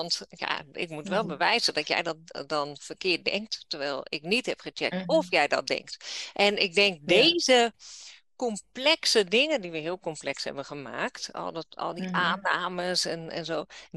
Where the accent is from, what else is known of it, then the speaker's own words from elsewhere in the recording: Netherlands; Maar ik ben wel Nederlandse.